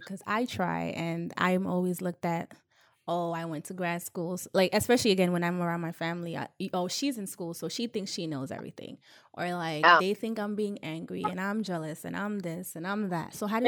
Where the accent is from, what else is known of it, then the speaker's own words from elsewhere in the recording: Guinea; now in United States; again, I'm from Guinea, right? The way they treat women in Guinean people will come to America and treat women the same way.